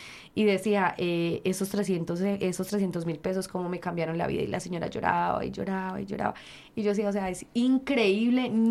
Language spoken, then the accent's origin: Spanish; Colombia; moved away; como colombianos en el exterior